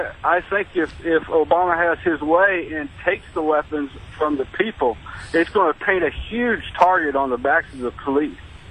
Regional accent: Dallas, Texas, United States; born there; Well, I was born in Dallas

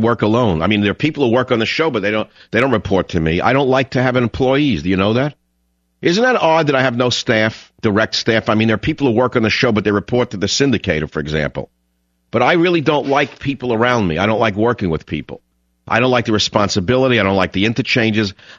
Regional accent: New York, United States; I used to be a big phone yakker, blah, blah, blah, blah, because I grew up in New York.

